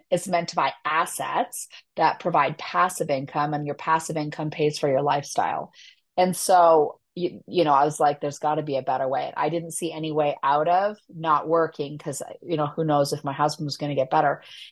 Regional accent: Canada; I'm actually Canadian, and I was born to a teenage mother.

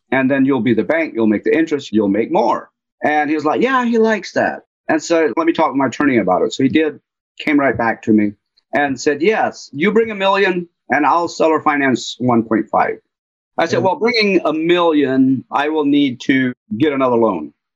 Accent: Elkhart, Indiana, United States; I'm from Northern Indiana, so Elkhart area.

